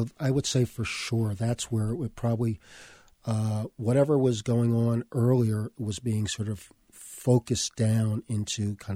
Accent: New York City, New York, United States; So my life really reflected kind of the multiculturalism of New York City, growing up on the Lower East Side, a very diverse neighborhood, lots of races, ethnicities, nationalities.

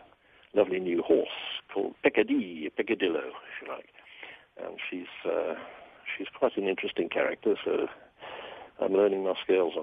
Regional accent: California, United States; of course, I am American.

